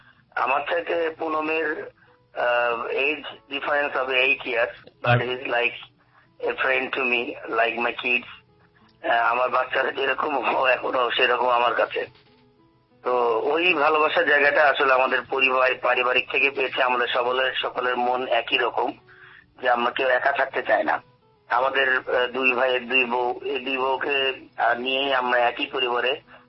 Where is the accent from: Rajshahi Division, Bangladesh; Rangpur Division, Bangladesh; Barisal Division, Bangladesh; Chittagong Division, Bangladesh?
Rajshahi Division, Bangladesh; Rajshahi; আমার দেশের বাড়িও রাজশাহীতে